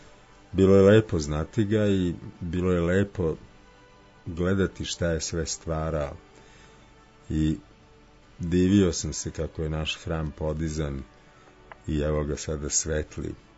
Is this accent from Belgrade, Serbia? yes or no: yes; Belgrade, Serbia; born there; rođena u Velikom Selu, koje neki zovu grad Beograd.